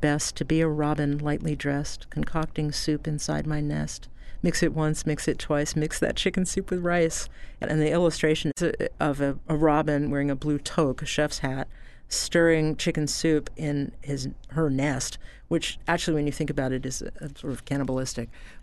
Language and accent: English; Atlanta, Georgia, United States; Here I am growing up in Atlanta in the 70s, and I'm wearing bell bottoms and I have dirty feet, and my first concert was … at the Atlanta Stadium.